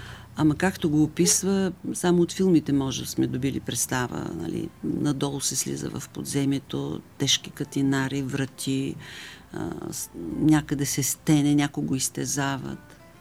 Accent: Razlog, Blagoevgrad Province, Bulgaria; аз съм от Разлог

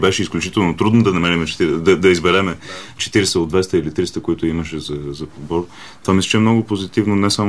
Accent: England, United Kingdom; now in Bulgaria; Аз отраснах в Англия. Бях 18 години в Англия и се върнах тук края на 2009.

